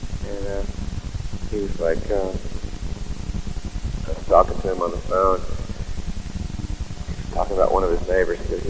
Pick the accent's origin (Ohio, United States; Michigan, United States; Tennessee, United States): Tennessee, United States; Woodbury; also born or lived in Murfreesboro / Greenwood; Yeah, I was born in Murfreesboro and lived in a little town called Woodbury, backward ass as it can be.